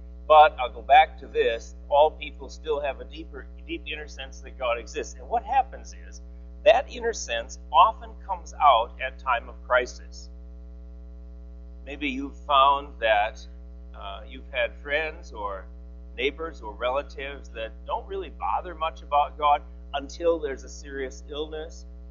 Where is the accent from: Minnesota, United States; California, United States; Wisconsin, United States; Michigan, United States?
Wisconsin, United States; Eau Claire; moved away as an adult; also born or lived in Boston; and then we're driving back from Eau Claire, Wisconsin, where I grew up